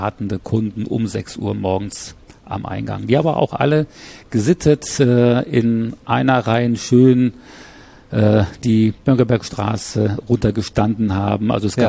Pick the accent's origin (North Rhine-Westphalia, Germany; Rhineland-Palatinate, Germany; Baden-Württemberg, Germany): North Rhine-Westphalia, Germany; Mülheim an der Ruhr; Ich komme aus Mülheim. Bin aufgewachsen in Mülheim an der Ruhr, im Ruhrgebiet, habe dort 30 Jahre lang auch gelebt.